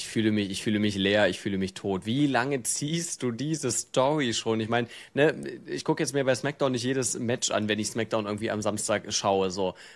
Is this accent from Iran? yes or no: no; East Germany, Germany; Ich komme aus dem Osten, wir haben hier, das ist schwierig.